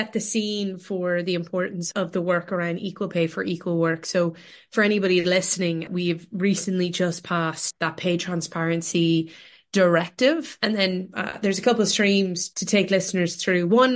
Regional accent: United States; now in Ireland; We grew up in the States. We moved back to the west coast of Ireland in a small village called Shrewl in 1994.

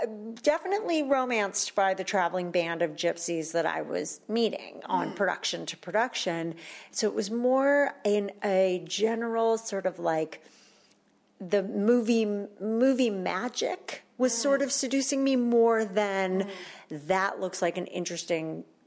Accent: Granada Hills, California, United States; through the Jewish Community Center in the North Valley, where I grew up in Granada Hills

